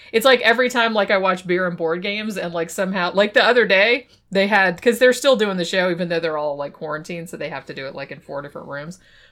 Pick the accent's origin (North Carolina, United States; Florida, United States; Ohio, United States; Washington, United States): Florida, United States; I mean, I grew up in Florida and shit like